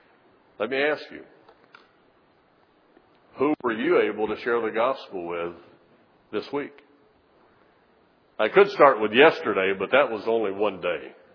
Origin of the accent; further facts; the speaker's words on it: Arkansas, United States; And there's some of the churches that I grew up near I grew up down in Arkansas that really are no more than just a Christian social club.